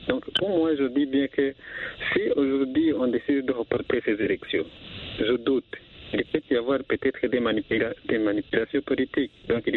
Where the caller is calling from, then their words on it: Bujumbura, Bujumbura Mairie, Burundi; Oui, bonsoir monsieur, mais je ne suis pas de la RDC, plutôt je suis de Bujumbura.